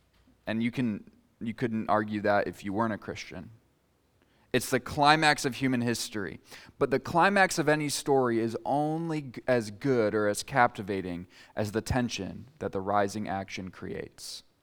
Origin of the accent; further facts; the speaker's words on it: United States; 40 sounds pretty nice, but I'm American, so I'll just pretend like that's Fahrenheit.